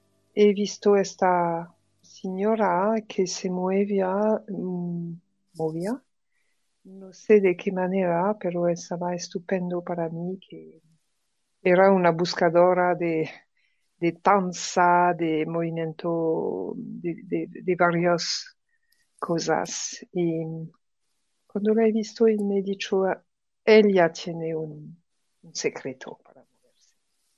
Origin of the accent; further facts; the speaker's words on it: Morocco; Spanish is a second language; now in Paris, France; Soy francesa, vivo en París y he vivido mi infancia y adolescencia en Marruecos, con mar y espacio, muchos juegos de movimientos.